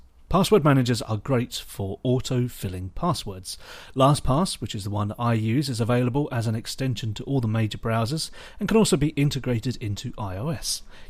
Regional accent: East of England, United Kingdom; when I say I'm going home for Christmas, because I'm from Hertfordshire, I would say I'm going home to the Shire

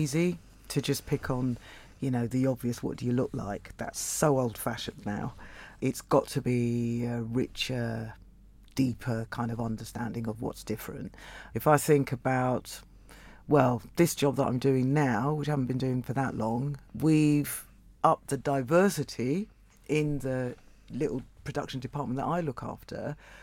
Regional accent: London, United Kingdom; born and bred in London

